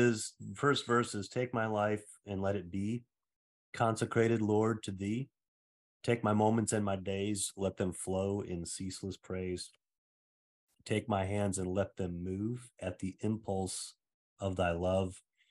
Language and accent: English; Saginaw, Michigan, United States; which was in my hometown of Saginaw, Michigan.